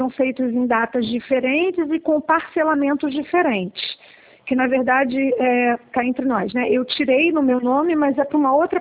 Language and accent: Portuguese; Rio de Janeiro, Brazil; Não, eu sou do Rio de Janeiro